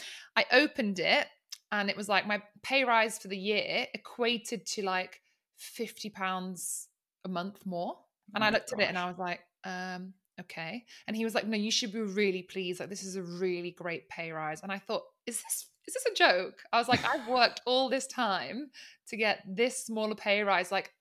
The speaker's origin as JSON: {"language": "English", "region": "England", "country": "United Kingdom", "tie": "born or raised there", "also_born_or_lived": "Sicily, Italy", "said": "So I grew up in Sicily in Italy. And then I moved to England when I was about seven years old. And grew up in the north of England."}